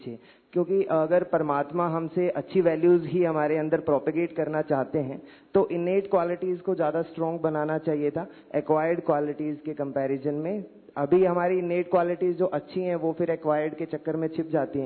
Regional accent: Sri Ganganagar, Rajasthan, India; मैं श्री गंगानगर राजस्थान से आया हूँ।

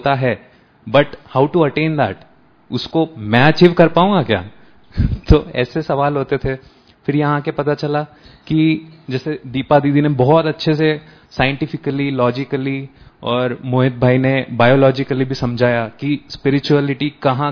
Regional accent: Nagpur, Maharashtra, India; मैं नागपुर महाराष्ट्र से हूँ और मैं कॉग्निजेंट पुणे में काम करता हूँ

